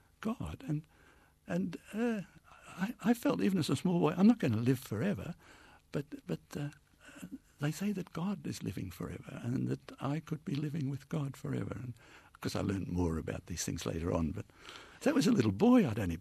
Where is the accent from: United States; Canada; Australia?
Australia; I wanted to stay in Australia. I mean, I'm an Australian through and through. My parents were born in Australia. All my 4 grandparents were born in Australia